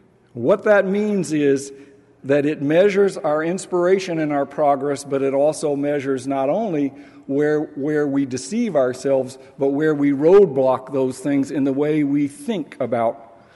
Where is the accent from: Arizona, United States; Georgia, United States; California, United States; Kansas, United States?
Georgia, United States; Atlanta; when I was growing up in Atlanta, I was taught that the Civil War had nothing to do with slavery.